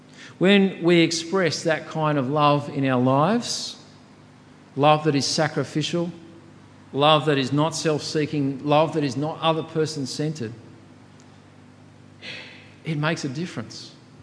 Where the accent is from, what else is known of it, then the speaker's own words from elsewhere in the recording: Sutherland Shire, New South Wales, Australia; bred in the Sutherland Shire. Don't hold that against me. I know I've been there for about 30 years, grew up there, got my accent there, got most of my heritage there, and then for 4 years I went over to the States.